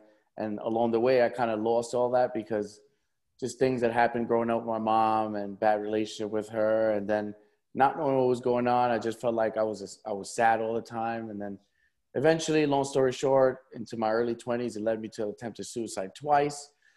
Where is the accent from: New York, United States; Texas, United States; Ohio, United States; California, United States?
New York, United States; Brooklyn; You know, I grew up in Brooklyn. So I grew up listening to hip hop. I grew up around, you know, I'm half Puerto Rican. I grew up with Puerto Ricans. I grew up with Black people.